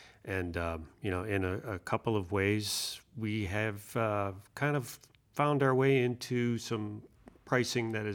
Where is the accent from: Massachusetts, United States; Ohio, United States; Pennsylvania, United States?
Ohio, United States; Cleveland; born there; moved away as an adult; now in Montana, United States; I was born in Cleveland, Ohio, which, like I said, I didn't have a choice. It was cold, gray, and violent, and I came out here when I was 19 years old